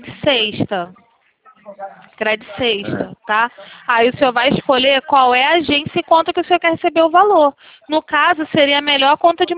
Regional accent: Rio de Janeiro, Brazil; eu sou do Rio.

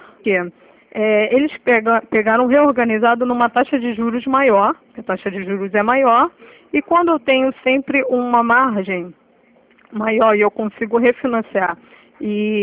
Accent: Nova Iguaçu, Rio de Janeiro, Brazil; sou de Nova Iguaçu 1.

